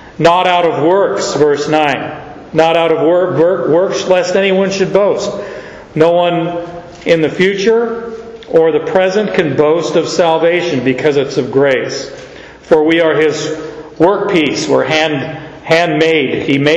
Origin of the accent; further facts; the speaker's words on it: Canada; It's just, I'm Canadian, they're Jewish.